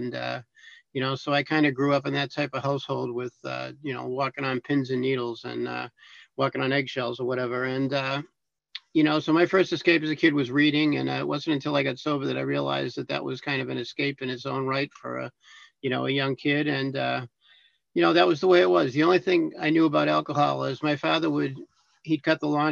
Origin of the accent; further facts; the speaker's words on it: Boston, Massachusetts, United States; So I grew up in Brighton. Brighton, if you're not familiar with the city of Boston, it's a part of the city of Boston, and it's right at the edge, the western edge of the city. And actually, I grew up only a couple of houses from the Newton line.